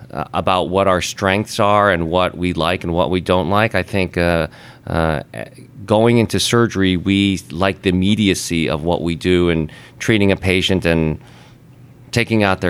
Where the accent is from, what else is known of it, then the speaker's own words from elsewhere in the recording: Chicago, Illinois, United States; I'm from Chicago, born and raised there. And as you can see, I didn't want to leave Chicago